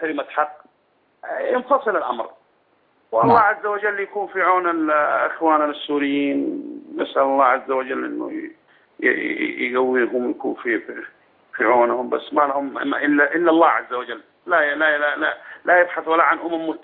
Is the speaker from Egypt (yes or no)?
no; Medina, Medina Province, Saudi Arabia; أنا من المدينة المنورة،